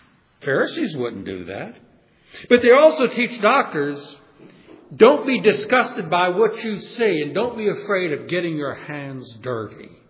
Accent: New Orleans, Louisiana, United States; You know that I was raised in New Orleans. New Orleans has a French history.

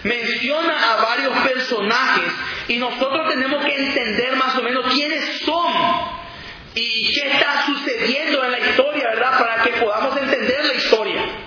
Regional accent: Paraguay; soy de Paraguay

